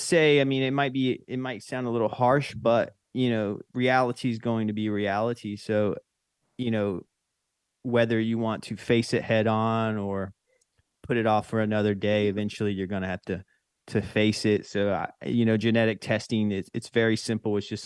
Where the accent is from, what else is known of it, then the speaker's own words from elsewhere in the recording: North Carolina, United States; accent: Southern; now in Brooklyn, United States; But I'm from North Carolina, so you might hear a little bit of a Southern accent.